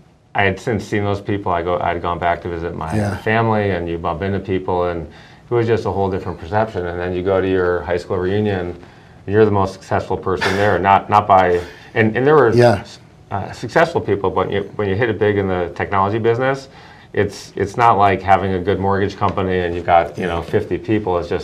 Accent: Detroit, Michigan, United States; And I'm from Detroit. It was a big deal.

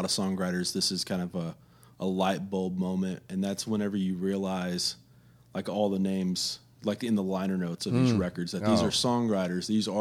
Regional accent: Fort Stockton, Texas, United States; growing up in Fort Stockton, living in Lubbock now, but growing up in Fort Stockton

